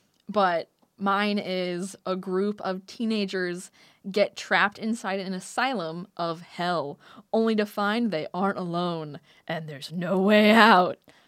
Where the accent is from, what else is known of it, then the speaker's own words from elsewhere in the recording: Wisconsin, United States; Which is, I mean, I'm from Wisconsin. I hate Ohio.